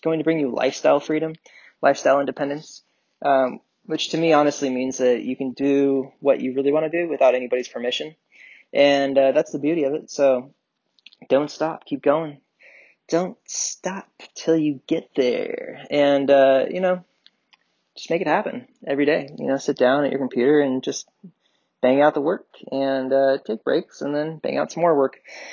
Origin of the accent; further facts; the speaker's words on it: Seattle, Washington, United States; also born or lived in Idaho / Los Angeles; I grew up in Seattle, went to Idaho, and in my high school years, went down to Los Angeles for my college years.